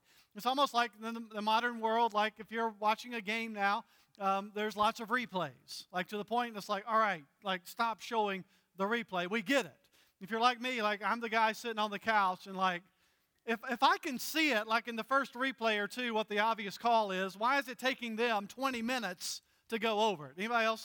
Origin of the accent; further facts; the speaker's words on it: North Carolina, United States; As a matter of fact, I grew up in North Carolina, so I'm a big college basketball fan.